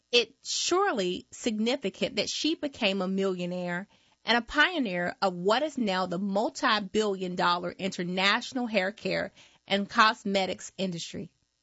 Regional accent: Pennsylvania, United States; Two of my aunts were hairstylists who had their own shops in my home state of Pennsylvania.

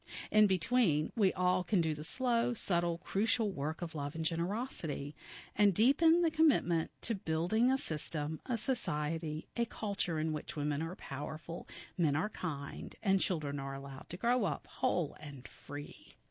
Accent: Flint, Michigan, United States; Growing up in Flint, Michigan, I remember asking friends how to talk to a girl I liked.

